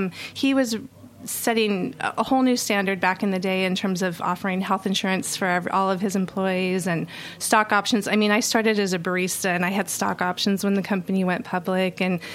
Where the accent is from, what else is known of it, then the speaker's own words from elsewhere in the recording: Billings, Montana, United States; now in Portland, United States; I'm not. I grew up in Billings, Montana.